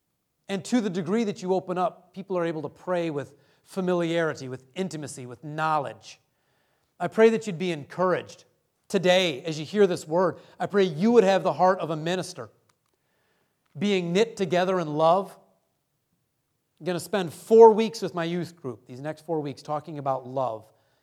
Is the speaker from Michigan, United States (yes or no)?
yes; Detroit, Michigan, United States; I'm from Detroit. I get it.